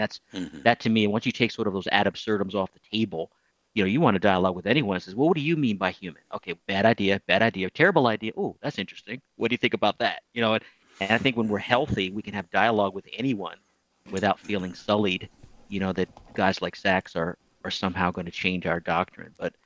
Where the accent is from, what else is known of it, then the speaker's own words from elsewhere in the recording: United States; And to me, as an American